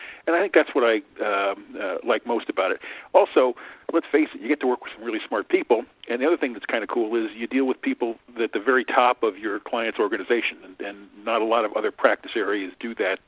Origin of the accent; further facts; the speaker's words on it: New Jersey, United States; born there; Now, I was born in New Jersey, so I'm not making any fun of New Jersey here